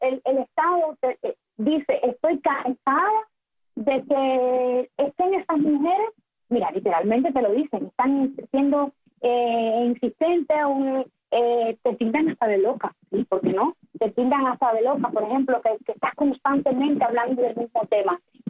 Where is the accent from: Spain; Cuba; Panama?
Cuba; Y sentimos que todas esas necesidades que como familias, como cubanas, como mujeres tenemos, realmente no están cubiertas.